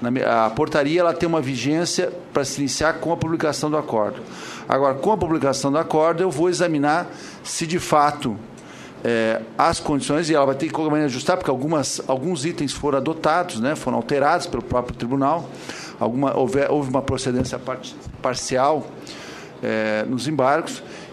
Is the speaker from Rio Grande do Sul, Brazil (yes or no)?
yes; Rio Grande do Sul, Brazil; eu, como gaúcho, muito me honra o seu mandato